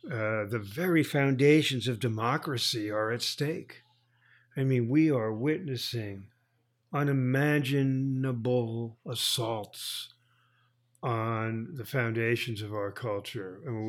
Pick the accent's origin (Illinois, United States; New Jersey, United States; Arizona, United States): New Jersey, United States; Tenafly; also born or lived in Teaneck; There's northern New Jersey and especially northeastern New Jersey, where I'm from. I was born in Teaneck, New Jersey, and grew up in Tenafly. These are towns in Bergen County.